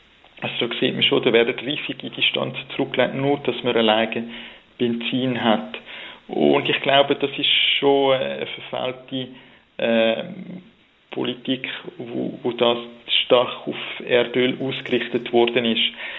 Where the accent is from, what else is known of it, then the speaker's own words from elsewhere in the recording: Switzerland; wir als Schweizer, wo von einem Land kommen, wo mit Bodenschätzen nicht wirklich gesegnet sind